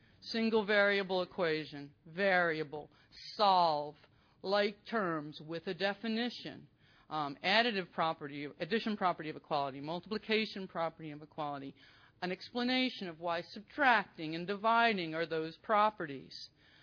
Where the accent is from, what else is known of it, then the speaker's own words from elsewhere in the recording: New Jersey, United States; I'm from New Jersey. I thought I would definitely be loud enough. Originally, I've tried to rise above that.